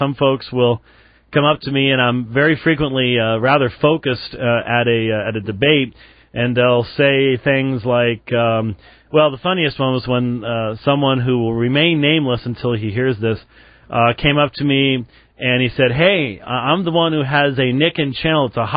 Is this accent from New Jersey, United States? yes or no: yes; New Jersey, United States; from New Jersey.